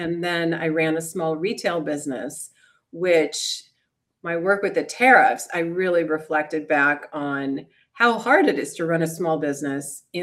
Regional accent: Iowa, United States; Yeah, I grew up in Iowa on a farm, kind of like straight out of Central Casting, the family farm that my mother grew up on.

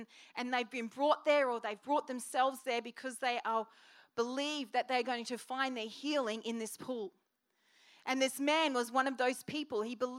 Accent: Queensland, Australia; see, I grew up in North Queensland, and one of the things we love up there is mangoes.

